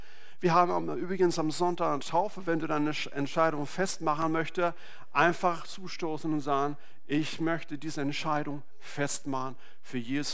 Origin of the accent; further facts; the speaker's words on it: Sweden; Deswegen bin ich heute hier und nicht in Schweden. Bin ursprünglich aus Schweden.